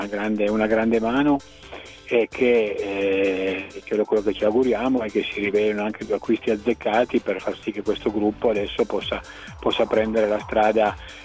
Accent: Piedmont, Italy; io sono piemontese

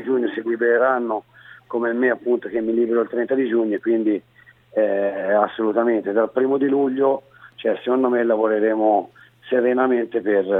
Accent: Tuscany, Italy; Essendo toscano mi dispiace un po'

